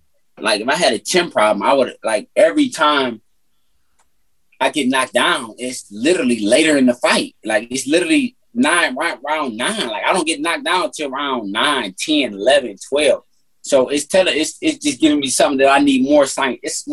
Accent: Detroit, Michigan, United States; Like, I'm from Detroit. I'm a competitor

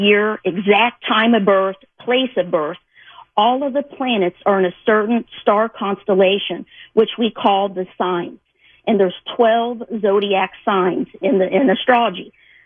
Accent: Rolla, Missouri, United States; And I grew up in Rolla, Missouri, you know, that's not too far from St. Louis.

